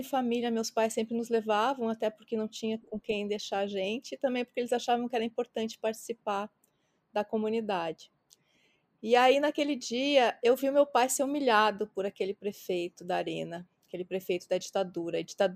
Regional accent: Ijuí, Rio Grande do Sul, Brazil; Quando eu tinha entre 5 e 6 anos de idade, eu morava em Ijuí, eu nasci e me criei em Ijuí, no interior do Rio Grande do Sul.

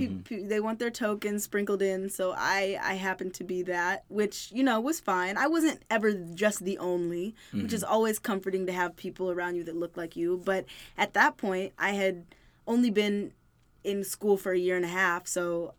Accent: Kansas, United States; now in Brooklyn, United States; Growing up in Kansas, I know for myself personally, I don't ever want to be in spaces that don't look like the world, you know?

